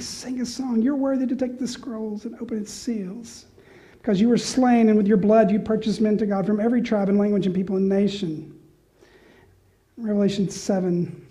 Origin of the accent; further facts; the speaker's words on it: Knoxville, Tennessee, United States; I grew up in Knoxville, and I worked in a Coca-Cola stand up to my ankles in ice water and Coke for hours